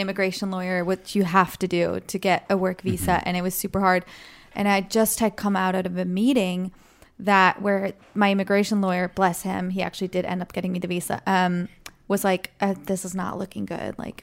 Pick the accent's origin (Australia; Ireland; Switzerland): Switzerland; moved away as an adult; now in United States; I'm from Switzerland, and I moved here 5 years ago